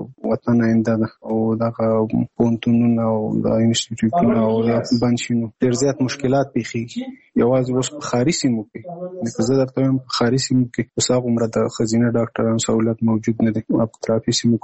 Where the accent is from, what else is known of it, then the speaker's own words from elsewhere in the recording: Nangarhar, Afghanistan; now in Kabul, Afghanistan; زموږ کور په ننګرهار کې دی، زه په کابل کې یم.